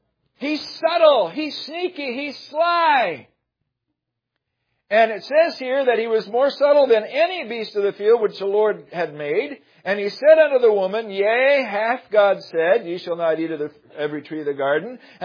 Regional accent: Michigan, United States; I grew up in Michigan. I'm not against the South, but I have learned something down here.

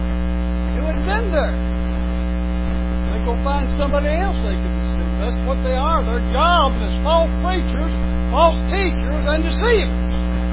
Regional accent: United States; born there; I was born in America. It had nothing to do with it. I'm American because I was born in America.

